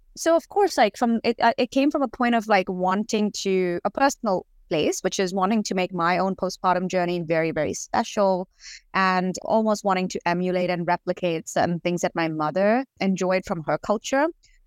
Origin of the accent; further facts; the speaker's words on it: India; I come from India